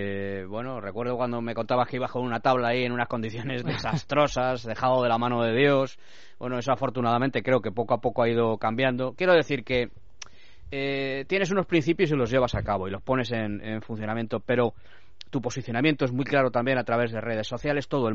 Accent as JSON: {"language": "Spanish", "country": "Spain", "said": "somos españoles como él"}